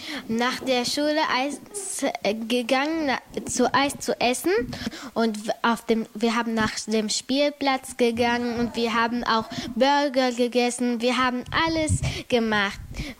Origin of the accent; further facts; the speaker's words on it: Aleppo, Aleppo Governorate, Syria; now in Riedstadt, Germany; Das ist meine Familie. Wir kommen aus Syrien, aus Aleppo. Wir sind seit einem Jahr in Deutschland.